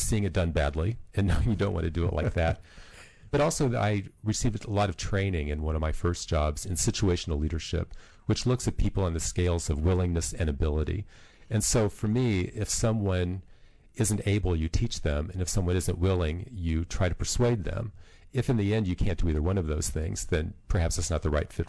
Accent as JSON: {"language": "English", "region": "Missouri", "country": "United States", "tie": "born or raised there", "said": "I grew up on a farm in Missouri. I'm in my late 50s, but I'm probably one of the few people in this room or in this building that grew up without running water or telephones."}